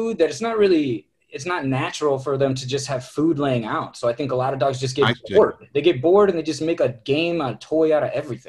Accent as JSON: {"language": "English", "region": "Indiana", "country": "United States", "said": "I'm from Indiana, so I'm like, it's very different, too."}